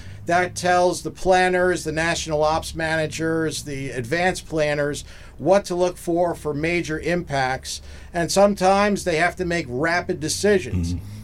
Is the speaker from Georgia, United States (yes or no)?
no; Glen Cove, New York, United States; I am originally from Glen Cove, New York, from Long Island, just outside of New York City by about 30 to 40 minutes.